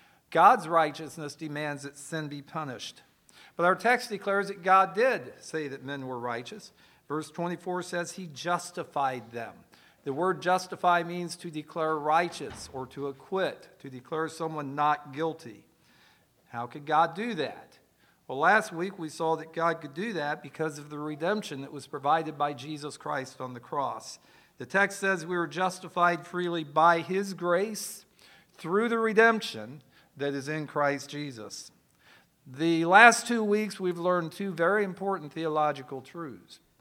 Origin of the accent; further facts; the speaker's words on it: United States; Just understand I'm American. I make no apology for it. I talk like an American.